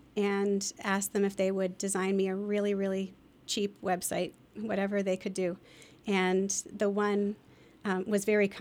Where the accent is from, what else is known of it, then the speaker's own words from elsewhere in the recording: Bath, Pennsylvania, United States; Well, I'm Lehigh Valley born and raised. I grew up in Bath and went to Northampton High School.